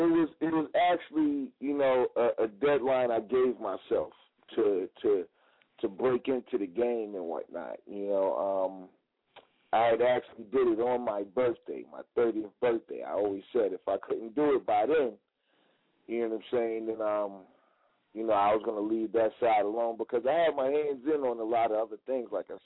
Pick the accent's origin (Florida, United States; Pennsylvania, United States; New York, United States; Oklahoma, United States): New York, United States; Brooklyn; I'm born and bred in Brooklyn, Lafayette Garden Projects and whatnot